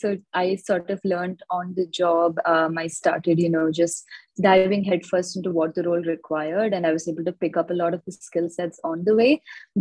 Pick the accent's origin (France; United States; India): India; Kerala; I grew up in Kerala, which is the state in the southern part of India.